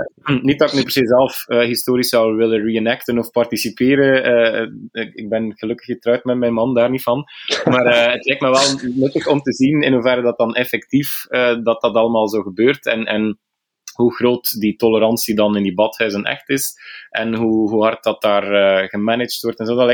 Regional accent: Bruges, Flanders, Belgium; Maar ik ben een West-Vlaming die opgegroeid is in de schaduw van Brugge.

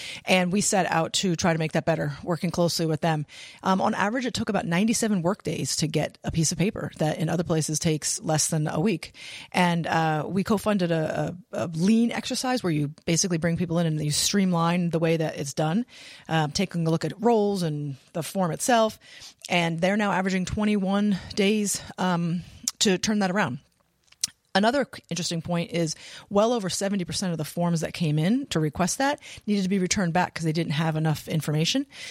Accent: Pennsylvania, United States; I am not. I actually was born and raised in Pennsylvania, but I went to URI and fell in love with both the state and my husband.

